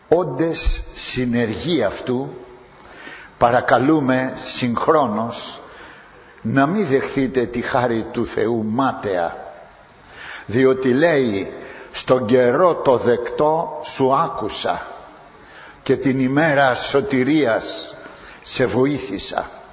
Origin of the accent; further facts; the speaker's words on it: Corinth, Peloponnese, Greece; επειδή είμαι έστω και από την Κόρινθο